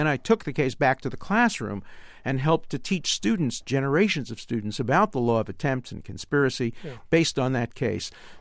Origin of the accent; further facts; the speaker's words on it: New York, United States; I grew up in Brooklyn.